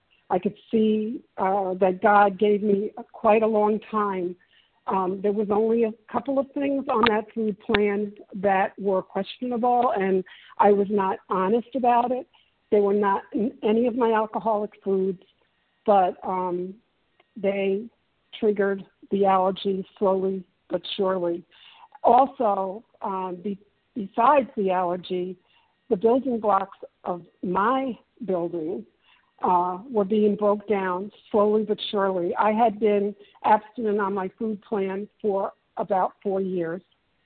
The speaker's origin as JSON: {"language": "English", "region": "New York", "country": "United States", "lives_now": "Alabama, United States", "said": "I'm a New Yorker living in Willian, Alabama"}